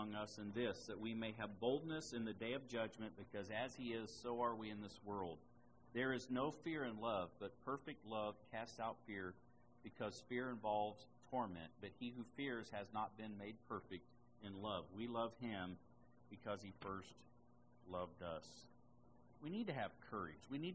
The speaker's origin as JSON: {"language": "English", "region": "Indiana", "country": "United States", "tie": "born or raised there", "said": "We were moving cows from one spot when I was growing up in Indiana, from one spot to the other, helping one of the neighbors"}